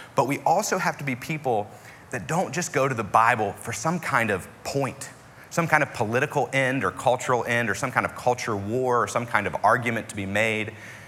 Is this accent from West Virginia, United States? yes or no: yes; West Virginia, United States; I wasn't raised in Texas. My idea of tacos was very, I was raised in West Virginia.